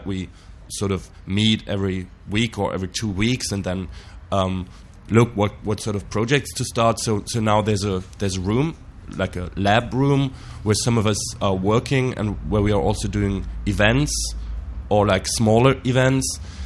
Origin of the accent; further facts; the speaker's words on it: Berlin, Germany; from Berlin.